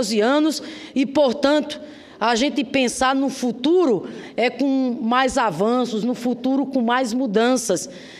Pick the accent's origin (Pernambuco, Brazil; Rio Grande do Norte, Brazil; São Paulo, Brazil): Rio Grande do Norte, Brazil; não só lá no meu estado, Rio Grande do Norte, mas em todo o país.